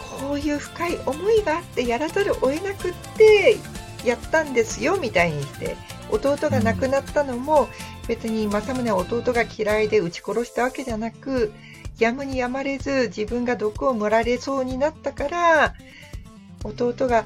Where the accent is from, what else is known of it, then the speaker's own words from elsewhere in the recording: Sendai, Miyagi, Japan; 例えば私の地元で言えば仙台でね